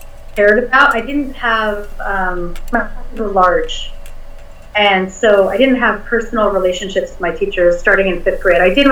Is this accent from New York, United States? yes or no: yes; New York City, New York, United States; So, I grew up in the New York City public school system